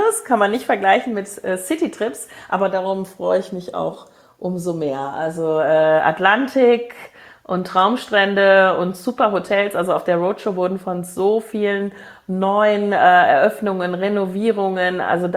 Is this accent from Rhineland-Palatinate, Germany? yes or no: no; Cologne, North Rhine-Westphalia, Germany; now in Düsseldorf, Germany; Magdeburg und Köln sogar. Meine alte Heimatstadt.